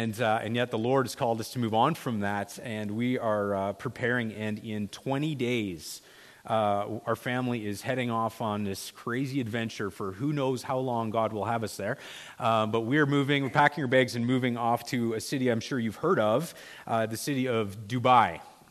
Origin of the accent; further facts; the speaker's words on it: Edmonton, Alberta, Canada; my wife and I, we grew up in Edmonton, and grew up at a church there, and we eventually moved off to Langley, BC